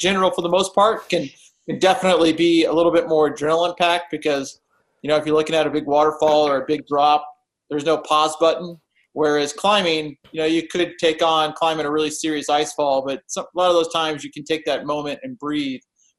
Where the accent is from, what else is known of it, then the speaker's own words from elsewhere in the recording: California, United States; also born or lived in Colorado; now in Wyoming, United States; I grew up in California and then moved to Colorado and was in Colorado for about 4 years and then moved to Wyoming in 1998.